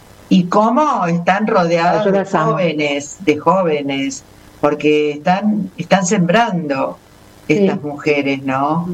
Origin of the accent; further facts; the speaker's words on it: Argentina; Y a mí me enorgullecía como argentina